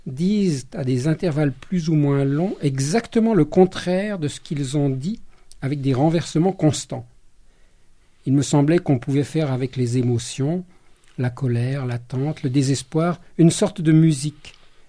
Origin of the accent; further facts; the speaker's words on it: Hauts-de-France, France; Je suis natif du Nord, et dans le Nord, les gens sont très bavards